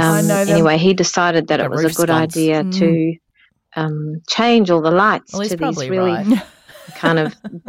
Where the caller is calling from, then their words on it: Perth, Western Australia, Australia; I'm calling from Perth.